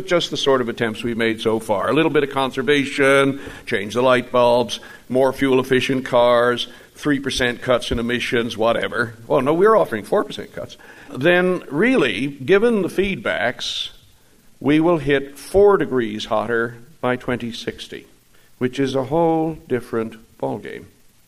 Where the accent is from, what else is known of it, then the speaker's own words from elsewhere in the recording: Newfoundland and Labrador, Canada; I grew up in Newfoundland.